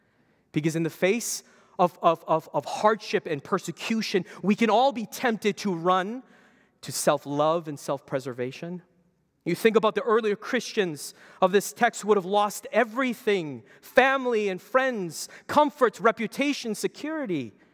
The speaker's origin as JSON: {"language": "English", "country": "Canada", "tie": "born or raised there", "said": "I grew up born and raised in Canada, so our Memorial Day is called Remembrance Day."}